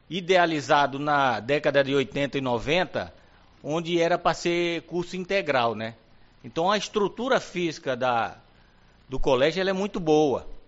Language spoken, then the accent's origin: Portuguese; Natal, Rio Grande do Norte, Brazil; moved away as an adult; now in Uruguaiana, Brazil; não sou de Uruguaiana, sou natural de Natal, do Rio Grande do Norte.